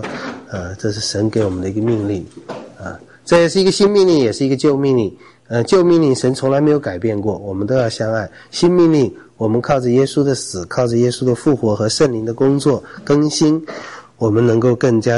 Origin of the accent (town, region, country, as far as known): China